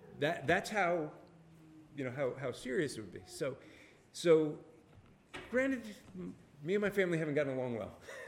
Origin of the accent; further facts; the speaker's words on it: New Jersey, United States; I grew up on the East Coast, a little communist country known as New Jersey. I don't know if you've ever heard of it.